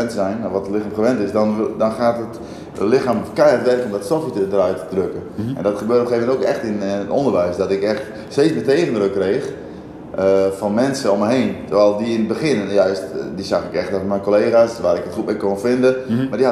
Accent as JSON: {"language": "Dutch", "town": "Hurdegaryp", "region": "Friesland", "country": "Netherlands", "tie": "born or raised there", "said": "Ja, ik ben opgegroeid in Hurdegriep. Dat was toen ik geboren werd, heette dat een harde grijp."}